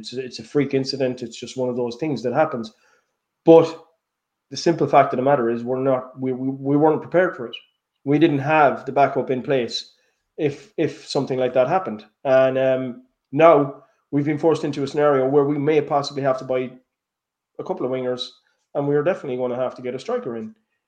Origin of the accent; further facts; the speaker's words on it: Ireland; being Irish myself and any Irish player that I see playing for Celtic, I want to do well.